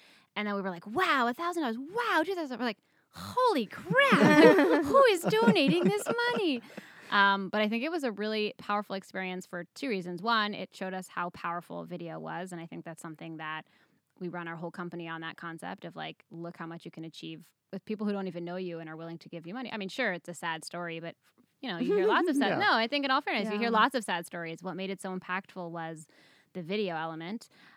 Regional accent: Fair Lawn, New Jersey, United States; now in Israel; We are from Fairlawn, New Jersey, which is a nice little suburban town outside of New York, where the grass is always green and the sun always shines. And we made Aliyah

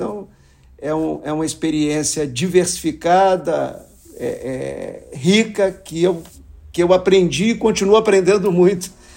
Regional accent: Guaçuí, Espírito Santo, Brazil; born there; a turma da cidade que eu nasci em Guaçuí, no Caparaó, é divisa do Espírito Santo com Minas Gerais

